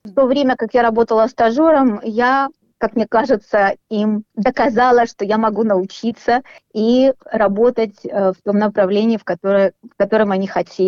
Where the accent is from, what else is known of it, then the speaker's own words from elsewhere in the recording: Kharkiv, Kharkiv Oblast, Ukraine; born there; Я родилась в Харькове.